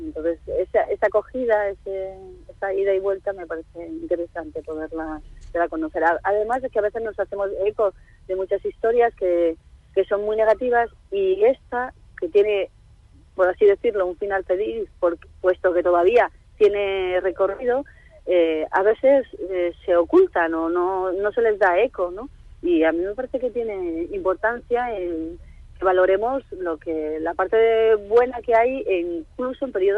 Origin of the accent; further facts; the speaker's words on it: La Rioja, Spain; Yo, no sé, como muchos riojanos, yo tengo familia también en Chile.